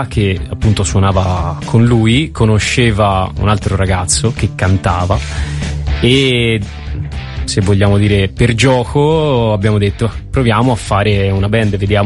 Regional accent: Prato, Tuscany, Italy; Sì, noi siamo di Prato.

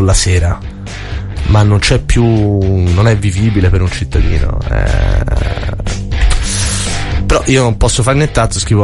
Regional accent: Florence, Tuscany, Italy; io sono fiorentino e come tutti i fiorentini abbiamo un attaccamento morboso

